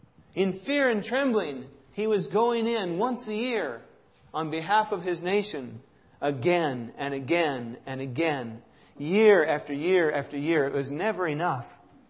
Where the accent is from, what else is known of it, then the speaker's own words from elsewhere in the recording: Indiana, United States; I came from Indiana. If you don't know, that's why I'm picking on the Hoosiers.